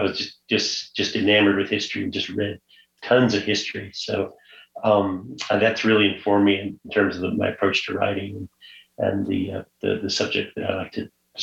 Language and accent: English; Illinois, United States; I grew up in Southern Illinois, Southeastern Illinois, about the 3.5 hours south of Chicago. We were kind of directly in between Memphis and Chicago.